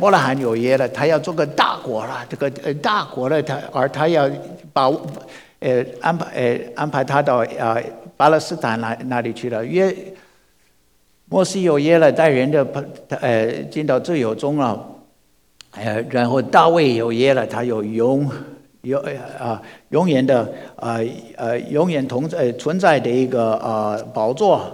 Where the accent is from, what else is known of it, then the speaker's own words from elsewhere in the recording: United States; 你跟我们美国人来说我是基督徒的